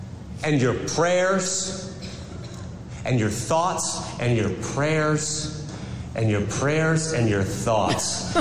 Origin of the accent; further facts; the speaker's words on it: West Palm Beach, Florida, United States; I'm from West Palm Beach, Florida.